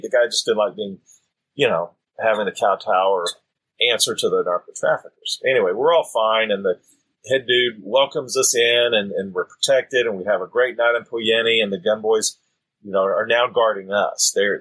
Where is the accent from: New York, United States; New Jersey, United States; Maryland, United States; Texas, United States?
Texas, United States; We were raised around guns in Texas a lot